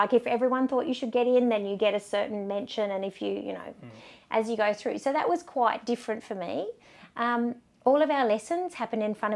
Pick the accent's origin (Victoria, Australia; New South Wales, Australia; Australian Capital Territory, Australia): Australian Capital Territory, Australia; Canberra; No, I grew up in Canberra.